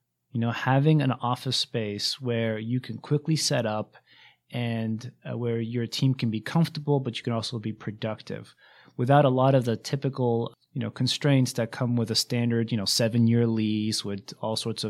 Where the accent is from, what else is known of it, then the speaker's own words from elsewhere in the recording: Boston, Massachusetts, United States; I'm from Boston. I grew up in Boston, and I went to Boston University for my undergrad.